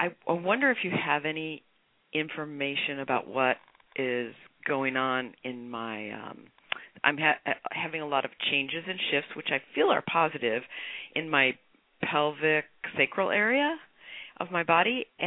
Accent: Santa Barbara, California, United States; I'm from Santa Barbara, California.

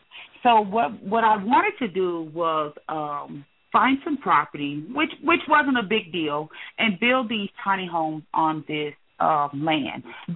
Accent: Reno, Nevada, United States; from Reno.

